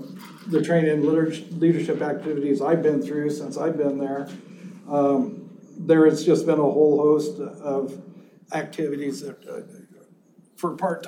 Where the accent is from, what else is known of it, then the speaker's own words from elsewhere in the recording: Wilder, Idaho, United States; I am from Canyon County, approaching almost 70 years living here, which is hard to believe, but I grew up out of Wilder on a dairy farm